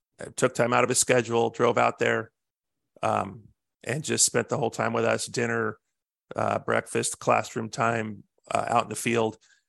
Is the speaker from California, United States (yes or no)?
yes; California, United States; We hit it off right away, even though I was from California.